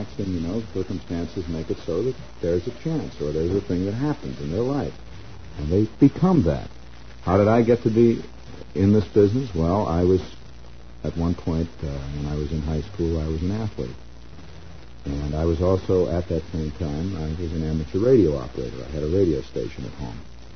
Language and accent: English; Chicago, Illinois, United States; also born or lived in Hammond; because I was born in Chicago, and I lived in Chicago when I was a kid. I grew up in Chicago, and we moved to Hammond when I was in high school.